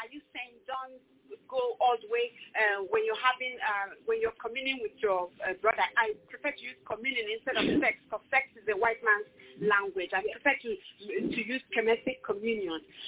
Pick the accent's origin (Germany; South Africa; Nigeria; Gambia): Nigeria; now in United States; this is the most wonderful lecture that I've seen in all my stay in the United States. I'm from Nigeria.